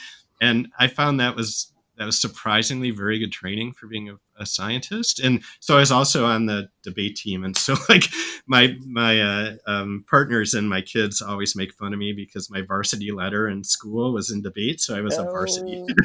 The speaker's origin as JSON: {"language": "English", "region": "Michigan", "country": "United States", "tie": "born or raised there", "said": "I grew up in the suburbs of Detroit. So like if Detroit's like 8 Mile, like you see in the movie, I grew up in 24 Mile."}